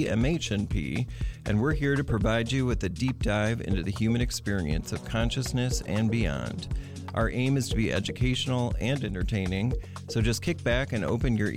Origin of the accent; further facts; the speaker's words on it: Williamston, Michigan, United States; So I grew up here in Williamston.